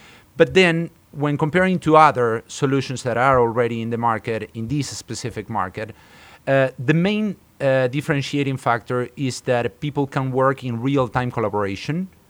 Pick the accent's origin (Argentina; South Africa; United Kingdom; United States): Argentina; I grew up in Argentina, so I had a software company there.